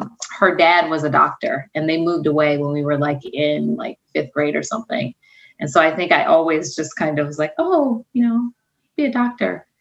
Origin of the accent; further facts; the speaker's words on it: Chicago, Illinois, United States; So I am from Chicago. I'm a native Chicagoan and a proud one at that.